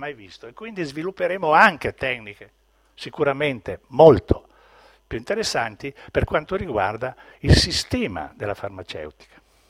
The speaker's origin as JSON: {"language": "Italian", "region": "Lombardy", "country": "Italy", "said": "io vengo dalla Lombardia, sono orgoglioso di avere dirigenti di questo genere"}